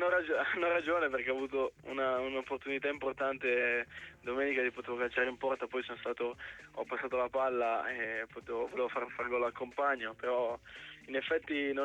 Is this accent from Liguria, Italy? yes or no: yes; Liguria, Italy; Io ligure seguivo anche da qualche anno fa la primavera.